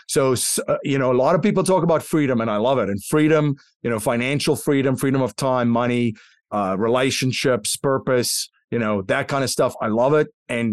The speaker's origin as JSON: {"language": "English", "country": "South Africa", "tie": "born or raised there", "said": "I grew up in South Africa as a kid under apartheid regime, right? A fascist apartheid regime."}